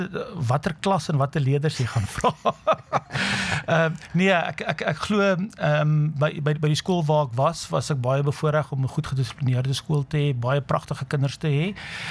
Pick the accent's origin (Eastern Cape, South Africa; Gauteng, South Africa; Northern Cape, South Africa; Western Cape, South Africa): Eastern Cape, South Africa; East London; Ek het groot geword in Oos-London, ek is daar gebore en getoe.